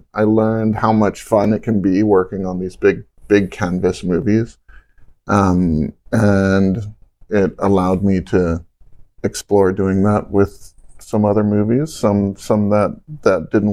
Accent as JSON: {"language": "English", "region": "Hawaii", "country": "United States", "tie": "born or raised there", "said": "I grew up on Maui, and I have really no cultural connection to a kid growing up in Queens who has spider powers"}